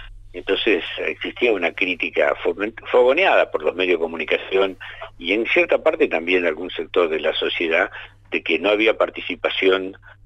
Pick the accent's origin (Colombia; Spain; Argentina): Argentina; Nosotros lo único que estamos pidiendo como argentino, como ciudadano